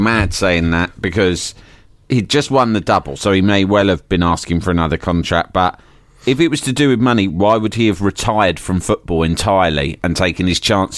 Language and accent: English; Glasgow, Scotland, United Kingdom; I grew up in the Gorbals.